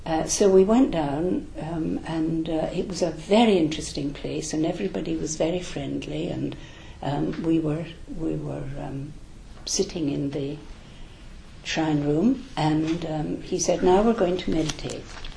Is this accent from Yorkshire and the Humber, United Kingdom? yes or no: no; Glasgow, Scotland, United Kingdom; born there; now in London, United Kingdom; I started in Glasgow. I was born in Glasgow in Scotland.